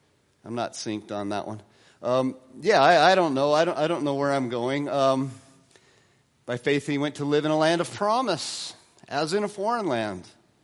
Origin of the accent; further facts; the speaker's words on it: Wyoming, United States; I grew up in Wyoming, this reminds me of a flea-bitten coyote with what we called mange.